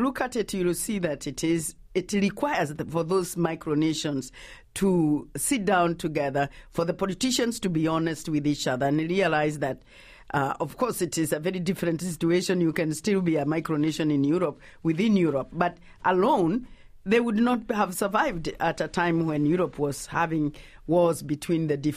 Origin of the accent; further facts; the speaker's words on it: Kenya; because I am a Kikuyu. I come from the Kikuyu community.